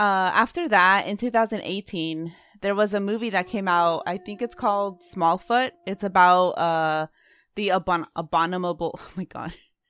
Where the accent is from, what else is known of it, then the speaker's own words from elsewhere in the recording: Oakland, California, United States; Like, we grew up in Oakland.